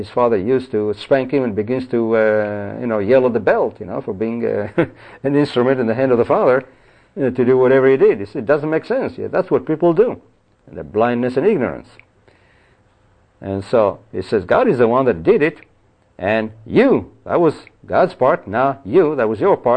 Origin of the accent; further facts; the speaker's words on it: Israel; growing up in Israel, going to the synagogue in Israel